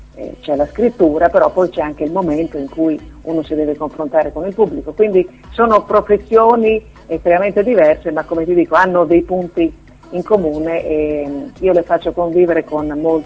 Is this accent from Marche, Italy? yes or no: no; Emilia-Romagna, Italy; accent: Bolognese; now in Rome, Italy; puoi sentire il mio accento bolognese, nonostante io viva a Roma da 8 anni, però insomma non l'ho perduto.